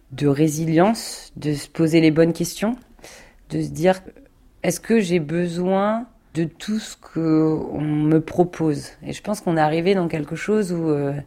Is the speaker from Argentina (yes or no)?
no; Normandy, France; moi je suis normande et donc c'est la crème.